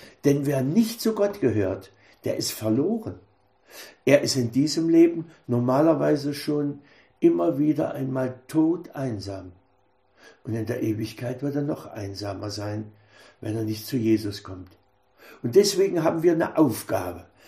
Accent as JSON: {"language": "German", "region": "East Germany", "country": "Germany", "tie": "born or raised there", "said": "Ich bin ja in der DDR einst groß geworden"}